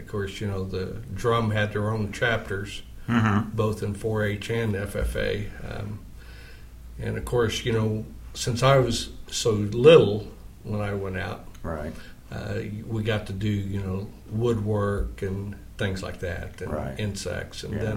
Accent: Kansas City, Missouri, United States; I came from Kansas City, Missouri.

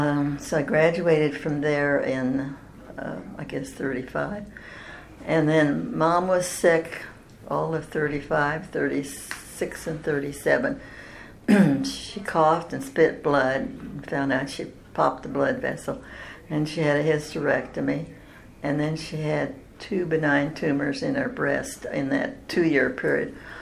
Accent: Kansas City, Missouri, United States; I was born in Kansas between Olathe and Lenexa on a dairy farm. It was a home birth.

